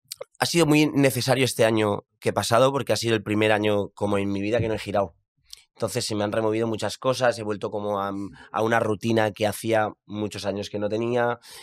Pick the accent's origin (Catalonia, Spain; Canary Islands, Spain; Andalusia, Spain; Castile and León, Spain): Catalonia, Spain; Sant Feliu de Llobregat; born there; En San Feliu de Llobregat y vivo allí. Y mis amigos y amigas son de allí, mi familia es de allí, el bar de siempre está allí